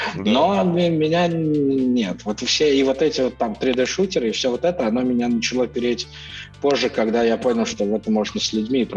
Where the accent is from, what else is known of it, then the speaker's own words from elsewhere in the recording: Russia; Я ему прям написал письмо, что я там типа из России